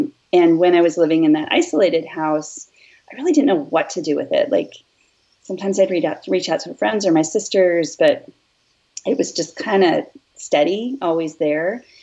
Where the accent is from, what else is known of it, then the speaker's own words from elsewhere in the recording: Whitefish, Montana, United States; since I moved back to my hometown in Montana, which is Whitefish. It's where I went to high school.